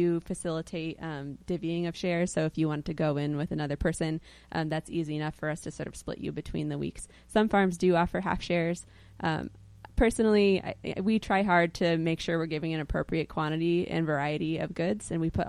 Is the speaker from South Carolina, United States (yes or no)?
no; Connecticut, United States; I'm from Litchfield County, Connecticut, mm-hmm. from a farm town there. I didn't grow up with a farming background, but my parents were back to the lander